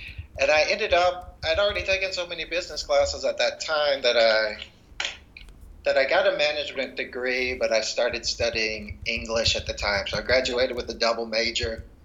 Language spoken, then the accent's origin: English; Alabama, United States; So I was born in Selma, Alabama in 1980. Grew up in a very small town in Marengo County. When I say small, I mean exceptionally small. Fewer than 100 people in my small town.